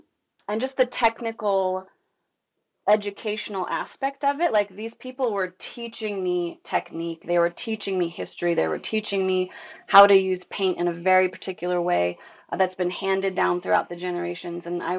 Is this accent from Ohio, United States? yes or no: no; New Jersey, United States; I was born and raised in New Jersey, so if you're an artist, your brain's just kind of like New York, right?